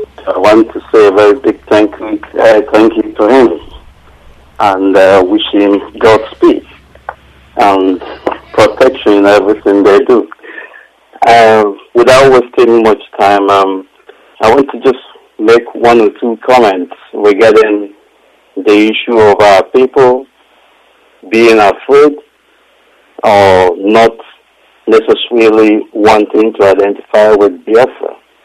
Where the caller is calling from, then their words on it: England, United Kingdom; calling from England, United Kingdom.